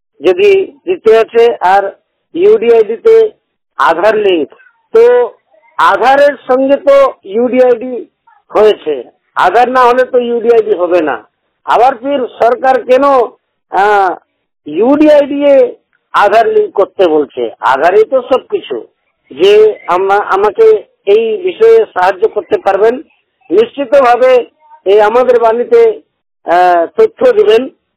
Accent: Dandu, Jharkhand, India; আমার গ্রাম হল ডান্ডু, পঞ্চায়েত গোবিন্দপুর, প্রখণ্ড রাজনগর, জেলা সরাইকেলা খরসমা এবং রাজ্য ঝাড়খণ্ড।

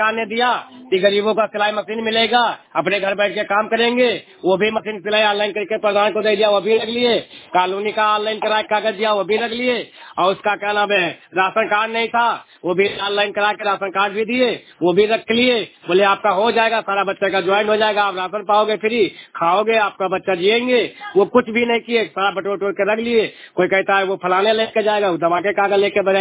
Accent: Uttar Pradesh, India; जिला बहराई।

